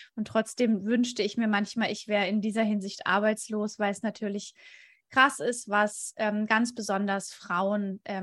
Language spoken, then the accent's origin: German; Ludwigsburg, Baden-Württemberg, Germany; ich komme aus Ludwigsburg, das ist bei Stuttgart und ich lebe hier mit meinem Mann und unseren drei Kindern.